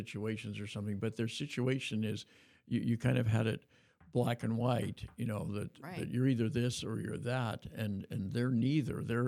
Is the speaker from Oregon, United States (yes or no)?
yes; Oregon, United States; I grew up partly in Oregon, and my dad went to Oregon State, and I went to Oregon State to graduate school. And it's in my heart because it was what I knew in my childhood.